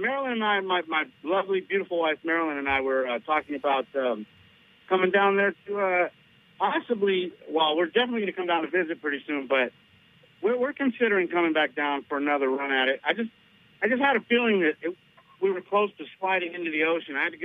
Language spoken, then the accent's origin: English; Sacramento, California, United States; born there; Sacramento, yes, sir.